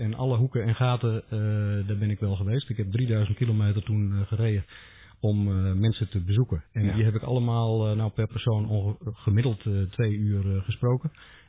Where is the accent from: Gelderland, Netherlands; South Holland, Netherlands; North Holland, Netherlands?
Gelderland, Netherlands; Laren; accent: Laren dialect; Ik ben zelf dialectspreker van Laren.